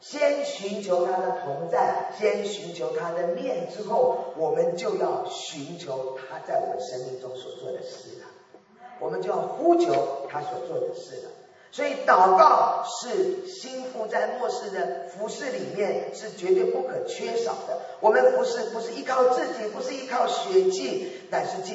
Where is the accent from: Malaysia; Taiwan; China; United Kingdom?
China; Shandong; 我记得是山东了，我就很兴奋，因为我是山东人，我就到了山东。